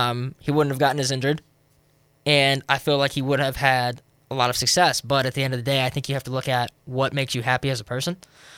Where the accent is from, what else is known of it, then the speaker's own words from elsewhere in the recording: Ohio, United States; I'm a Detroit guy, and I'm from Ohio